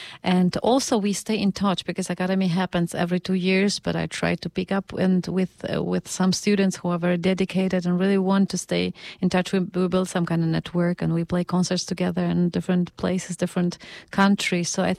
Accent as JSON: {"language": "English", "country": "Poland", "tie": "born or raised there", "also_born_or_lived": "Russia", "said": "I was born in Russia, raised in Poland."}